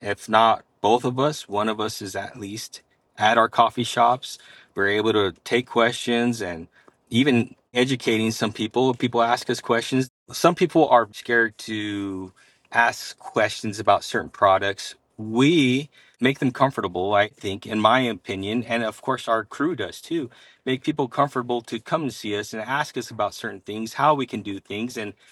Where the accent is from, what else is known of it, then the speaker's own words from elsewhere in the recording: New Mexico, United States; And we grew up in New Mexico. We grew up just south of Farmington, moved to Farmington after I got out of the military, and this is our home. And we're glad to say we are New Mexicans here in the Four Corners area.